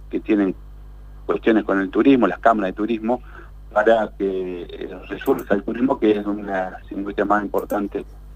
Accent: Cutral Có, Neuquén, Argentina; bueno, yo soy de Cutralco.

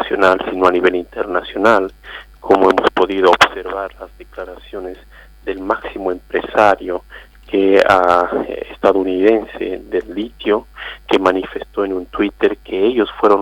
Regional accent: Bolivia; que están ubicadas justamente en mi país, en Bolivia

